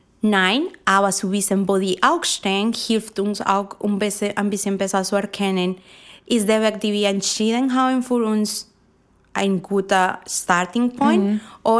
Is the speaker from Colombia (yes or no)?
yes; Bogotá, Bogotá Capital District, Colombia; also born or lived in Caribbean coast, Colombia; ich bin ja aus der Küste Kolumbiens. Das sind immer 30 plus Grad. Aber ich bin groß geworden in der Hauptstadt. Und die Hauptstadt hat maximal 20 Grad.